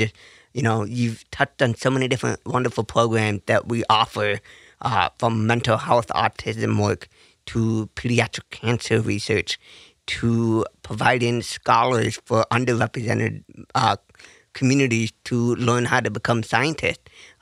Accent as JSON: {"language": "English", "town": "Seattle", "region": "Washington", "country": "United States", "tie": "born there", "said": "When I was born premature in the Seattle area, I was rushed to Seattle Children's at 4 hours old"}